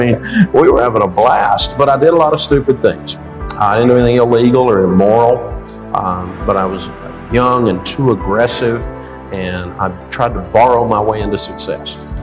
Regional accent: Antioch, Tennessee, United States; And I grew up over in Antioch, Tennessee.

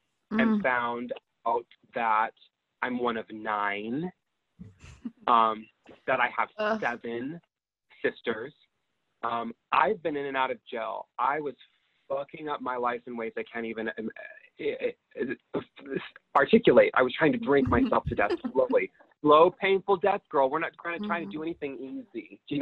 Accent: Utah, United States; And growing up in Utah was such a clusterfuck.

